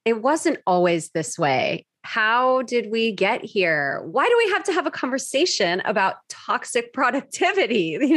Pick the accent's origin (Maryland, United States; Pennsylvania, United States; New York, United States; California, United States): California, United States; born and raised in Orange County. Here now currently